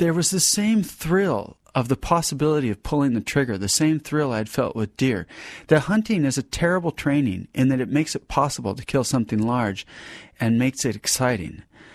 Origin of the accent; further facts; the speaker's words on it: Alaska, United States; from growing up in Alaska and seeing boats all the time